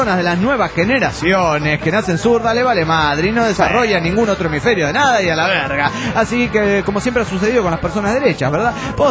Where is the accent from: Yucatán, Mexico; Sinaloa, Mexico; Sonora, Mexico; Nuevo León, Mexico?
Nuevo León, Mexico; Monterrey; Nuevo León, México.